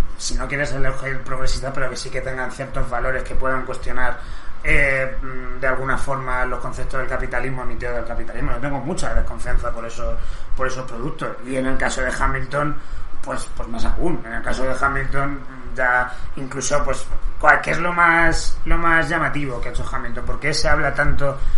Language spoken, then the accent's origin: Spanish; Spain; a mí como persona española